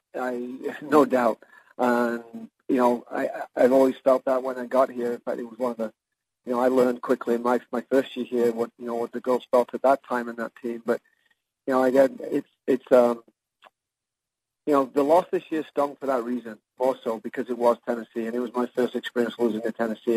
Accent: England, United Kingdom; Well, I'm an English guy, so I like potatoes, right?

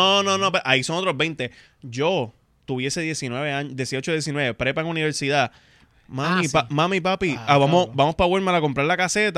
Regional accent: Dominican Republic; Yo vine para aquí de la República porque yo quería venir para este concierto.

